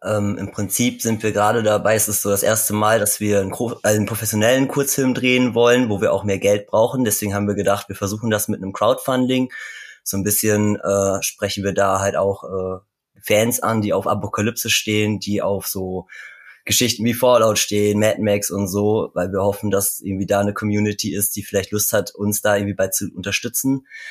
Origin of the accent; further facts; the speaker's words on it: Münster, North Rhine-Westphalia, Germany; Wir kommen aus Münster in Nordrhein-Westfalen.